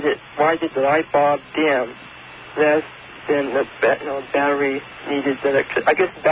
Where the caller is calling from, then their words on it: California, United States; From Northern California.